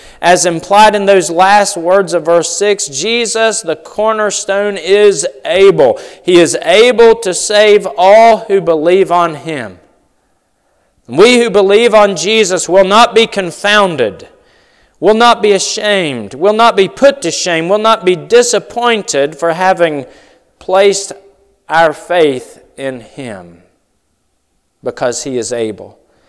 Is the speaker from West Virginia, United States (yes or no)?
yes; West Virginia, United States; I thought about a chorus that we used to sing in church where I grew up in West Virginia.